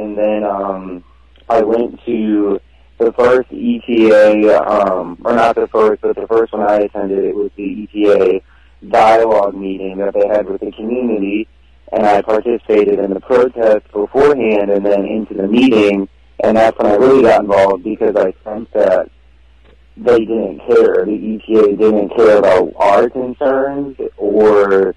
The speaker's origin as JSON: {"language": "English", "town": "St. Louis", "region": "Missouri", "country": "United States", "tie": "born or raised there", "said": "So, I grew up in St. Louis, up in Maryland Heights area, which is North County. I now live down in, like, South City, South County area."}